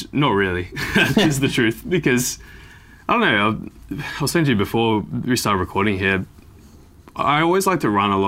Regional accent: Melbourne, Victoria, Australia; also born or lived in New South Wales; So I feel like I'm from Melbourne, essentially, because I was still young enough when I came here.

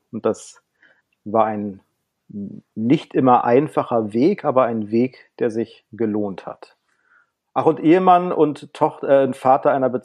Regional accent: Berlin, Germany; Ich bin ein Berliner Kind. Ich bin 75 in Westen Berlins geboren und dort auch dementsprechend aufgewachsen. Ich bin in eine Zeugin Jehovas Familie reingeboren

